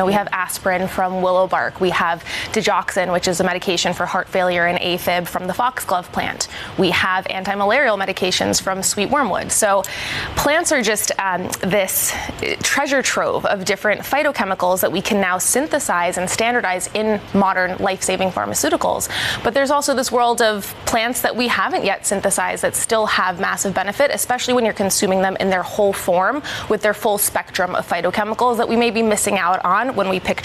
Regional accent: Yonkers, New York, United States; I am born and raised in Yonkers, New York.

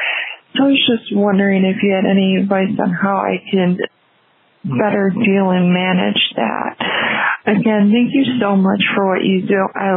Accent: Buffalo, New York, United States; I'm from Buffalo, New York.

